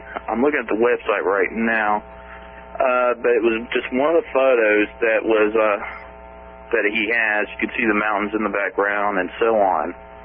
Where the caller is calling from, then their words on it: Roanoke, Virginia, United States; Hi, Kevin. … in Roanoke, Virginia.